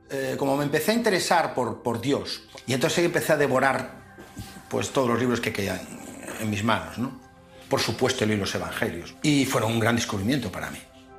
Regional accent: Galicia, Spain; born there; now in Ceuta, Spain; nací en Galicia. Soy policía nacional y actualmente estoy trabajando en Ceuta.

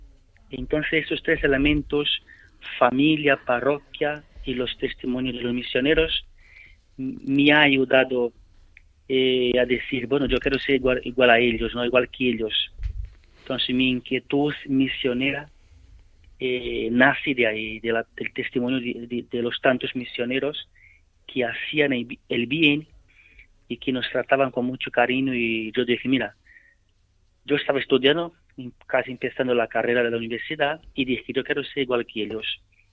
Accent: Amazonas, Brazil; Spanish is a second language; yo soy brasileño, precisamente del Amazonas, soy cuarto de cinco hermanos. Y bueno, siempre he vivido en un ambiente totalmente católico.

